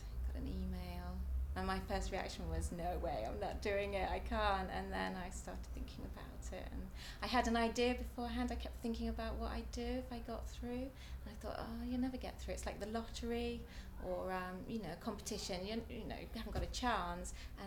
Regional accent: Wales, United Kingdom; I'm 40 and I come from the Rhondda in Wales.

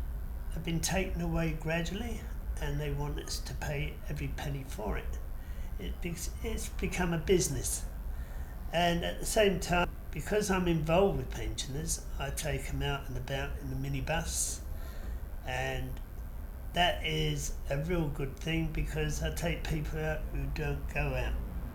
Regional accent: Cambridge, East of England, United Kingdom; I come from Cambridge. I'm 74, old enough to know better.

